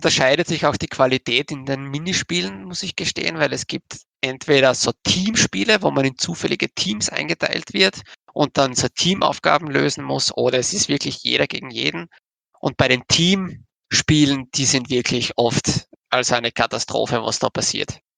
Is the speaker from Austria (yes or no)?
yes; Graz, Styria, Austria; Ich komme aus Österreich, genauer genommen aus der Steiermark, aus Graz.